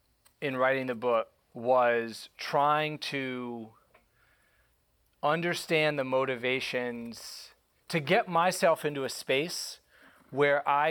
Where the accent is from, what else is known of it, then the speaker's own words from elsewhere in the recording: Atlanta, Georgia, United States; My motivation for writing about it was my own experience growing up in Atlanta, Georgia, going to an almost all Black high school, living in a majority Black neighborhood.